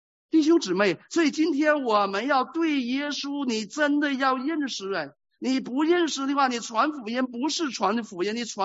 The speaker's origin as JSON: {"language": "Chinese", "country": "China", "said": "我们是从大陆背景来的，我们对主义这个词不陌生"}